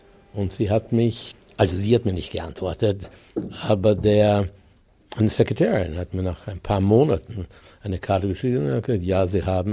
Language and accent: German; Vienna, Austria; born there; Also schwanger ist sie nach Wien gekommen, ich bin in Wien geboren.